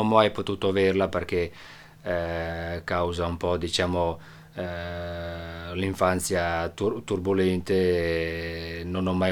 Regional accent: Sanski Most, Federation of Bosnia and Herzegovina, Bosnia & Herzegovina; Italian is a second language; moved away; è partito un convoglio da Sanski Most, cioè del mio paese, e di circa un 300 persone, siamo usciti dai pullman, camion, macchine, su un passo Monte Vlašić, e poi siamo scesi a piedi verso Travnik

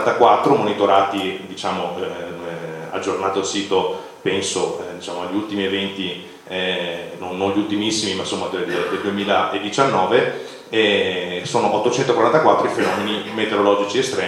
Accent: Venice, Veneto, Italy; Io sono veneziano, insomma, ricordo è recente anche dell'ultima acqua granda, no?

